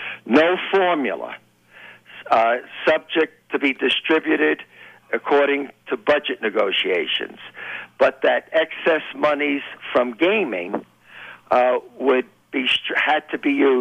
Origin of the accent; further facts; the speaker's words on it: New York City, New York, United States; I'm a New Yorker in New York City